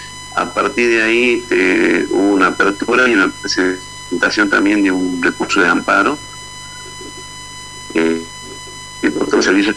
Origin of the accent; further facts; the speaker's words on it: Salta, Argentina; Sí, pertenecemos a la de Salta, estamos ubicados en la frontera con Bolivia, somos una localidad de 17.000 habitantes.